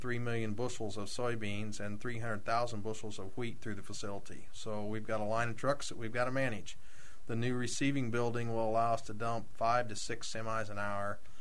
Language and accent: English; Illinois, United States; born or raised there